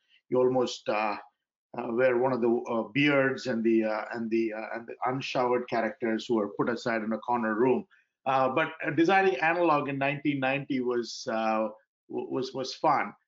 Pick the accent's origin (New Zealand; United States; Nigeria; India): India; South India; Growing up in India, my parents were very much into the engineering field.